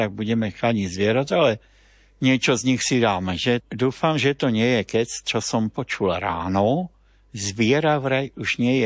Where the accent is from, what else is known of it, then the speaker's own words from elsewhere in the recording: Zlín, Zlín Region, Czechia; V Zlíne, odkiaľ pochádzam, sme mali v mladosti skupinu